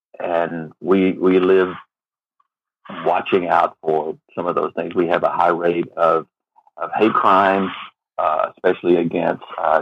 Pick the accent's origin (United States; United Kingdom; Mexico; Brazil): United States; Alabama; now in Texas, United States; I was born and raised in Alabama.